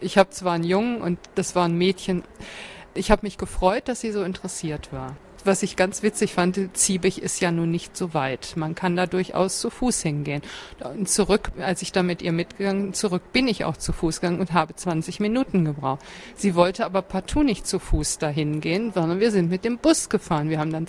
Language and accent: German; West Germany, Germany; ich bin aus Westdeutschland, bei uns hieß das Jungschar.